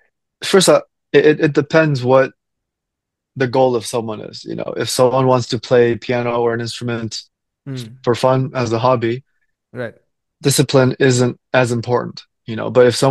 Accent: Toronto, Ontario, Canada; also born or lived in Beijing, China; So I was born in Beijing, but I moved to Toronto when I was six, so I can't say culturally I'm that influenced by Chinese culture.

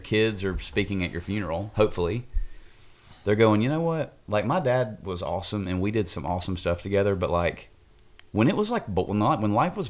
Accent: United States; And I love being an American. Like, yeah. I'm proud to be an American.

